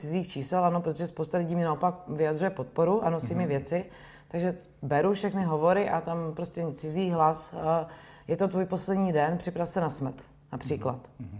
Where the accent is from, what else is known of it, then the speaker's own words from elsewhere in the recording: Brno, South Moravian Region, Czechia; Já jsem z Brna.